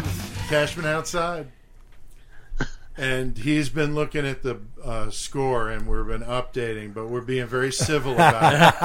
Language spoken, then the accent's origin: English; East Coast, United States; now in Midwest, United States; growing up on the East Coast, It's a lot different. I remember even just moving here to the Midwest.